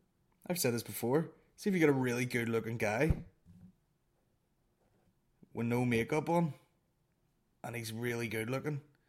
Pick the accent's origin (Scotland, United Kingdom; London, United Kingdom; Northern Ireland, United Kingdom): Northern Ireland, United Kingdom; I'm just from Northern Ireland with a fucked up nose.